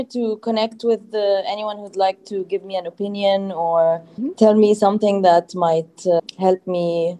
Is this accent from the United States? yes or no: no; Egypt; I'm from Egypt.